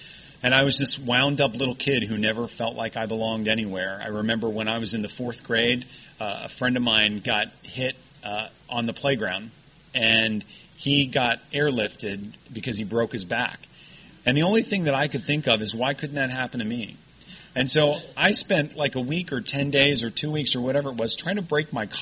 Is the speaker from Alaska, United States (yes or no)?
no; Orlando, Florida, United States; I grew up in Orlando, Florida, and my father was in the military, so there was booze in the house all the time, completely opposite from your family.